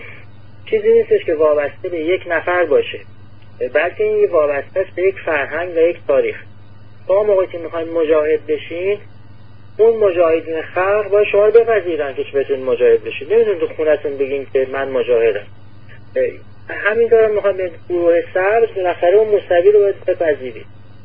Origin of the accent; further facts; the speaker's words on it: Iran; شاید خودمون هر کدوم به عنوان یک شهروند، به عنوان یک ایرانی مسئول هستیم